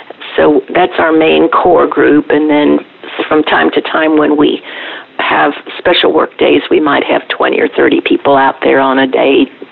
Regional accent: Lima, Ohio, United States; also born or lived in Madison, Wisconsin / Tacoma, Washington; now in Texas, United States; Well, I was born in Wisconsin, in Madison, Wisconsin, but I grew up mostly in a little town in Lima, Ohio.

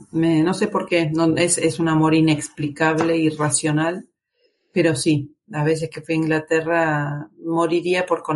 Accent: Argentina; now in Spain; cuando diga cazadora es porque ya soy española. Porque en Argentina decimos campera, que no tiene nada que ver, ¿no?

